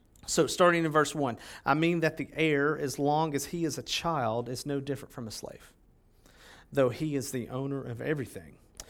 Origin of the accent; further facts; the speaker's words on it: Tennessee, United States; born there; now in Texas, United States; I'm an American. I live in Texas, right? Although I'm a native Tennessean by birth